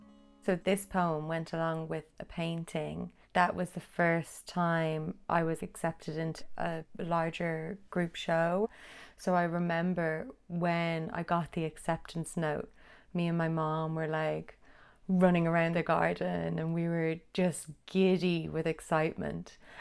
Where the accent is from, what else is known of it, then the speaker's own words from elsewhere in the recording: Ireland; I'm an Irish artist.